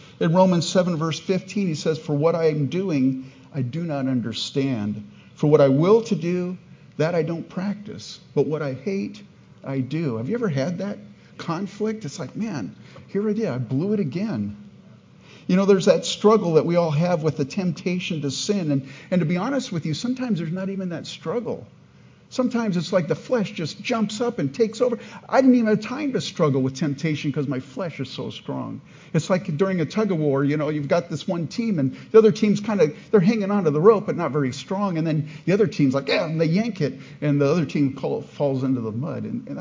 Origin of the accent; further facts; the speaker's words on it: California, United States; I grew up in California. I know how to drive.